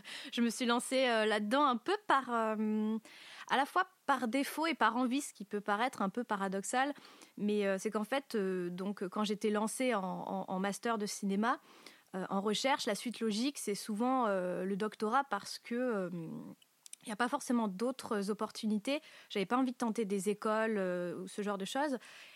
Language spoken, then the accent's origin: French; Auvergne-Rhône-Alpes, France; also born or lived in Paris; je suis très très attachée à ma région et à ma ville, qui est ma ville natale. Et je suis revenue en Auvergne après avoir habité trois ans à Paris